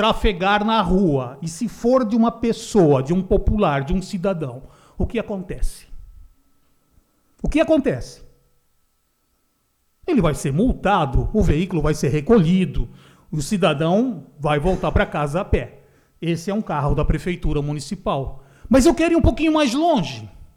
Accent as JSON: {"language": "Portuguese", "country": "Brazil", "tie": "born there", "said": "somos alemães, nascidos no Brasil"}